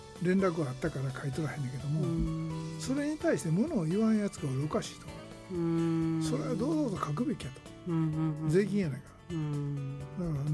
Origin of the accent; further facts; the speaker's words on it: Kyoto, Japan; あ、京都言うでも京都の橋やけど